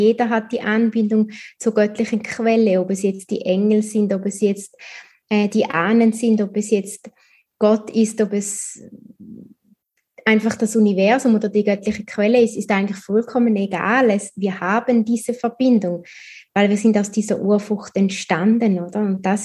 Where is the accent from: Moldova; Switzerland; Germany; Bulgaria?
Switzerland; St. Gallen; ich bin sehr bodenständig aufgewachsen in Toggenburg, auch in der Nähe von den Bergen oder umgeben von den Bergen, und das war mir auch immer wichtig.